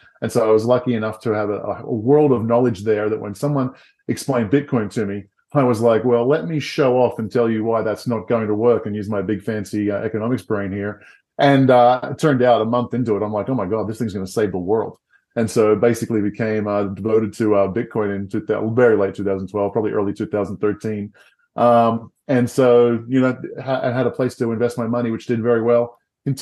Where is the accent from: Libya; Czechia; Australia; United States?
Australia; I mean, I grew up in Australia, so fun being on this podcast. People are used to the funny accents.